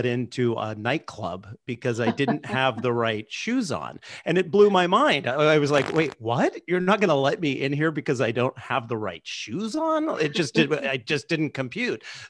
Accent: West Coast, United States; You know, I grew up on the West Coast.

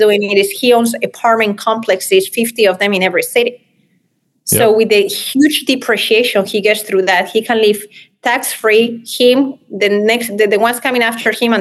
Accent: Spain; I'm from Spain and the way I was raised, I'm just very genuine and passionate about everything I do.

